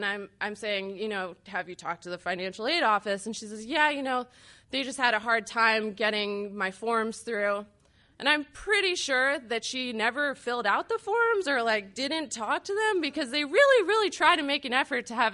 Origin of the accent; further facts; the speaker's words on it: New Jersey, United States; So I'm from New Jersey, and I have this thing where whenever there's a normal choice or a weird choice, I'll pick the weird choice.